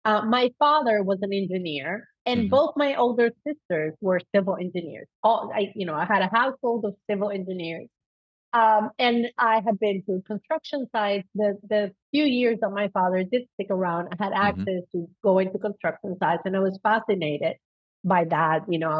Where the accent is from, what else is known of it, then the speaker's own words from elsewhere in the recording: Caracas, Capital District, Venezuela; first language Spanish; English is a second language; moved away as an adult; also born or lived in United States; And so I was raised in Caracas, the capital of the country. We did not have the financial means to visit America.